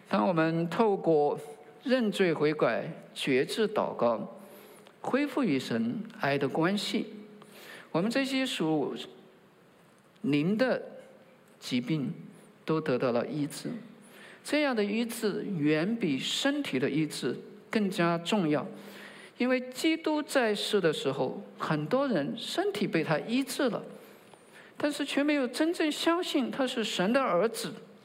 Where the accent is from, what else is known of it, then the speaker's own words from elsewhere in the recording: China; 我们中国人在遭遇不公的时候，通常都会像屈原那样发出天问